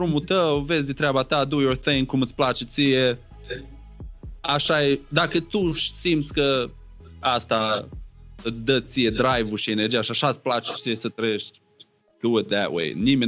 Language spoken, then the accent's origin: Romanian; Romania; Noi zicem că suntem viteși ca și români